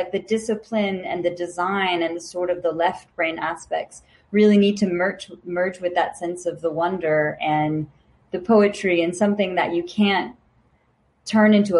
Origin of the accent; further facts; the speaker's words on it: Louisiana, United States; And so when, you know, honestly, growing up in Louisiana, it didn't seem, and I know a lot of students in Guatemala might relate to this, but it didn't seem possible to work in the film industry